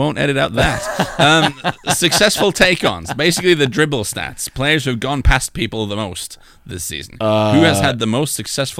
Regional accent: Rogaland, Norway; English is a second language; One of the best strikers in the world is a kid from my hometown.

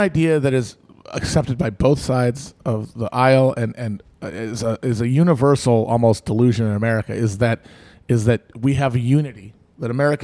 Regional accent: United States; Which is why this ad is so amazing to watch as an American.

